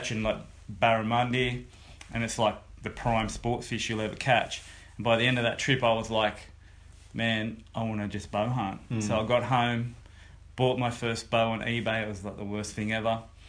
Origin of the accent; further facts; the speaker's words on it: Wollongong, New South Wales, Australia; I was born and bred in Wollongong, and I've always grown up fishing with my family.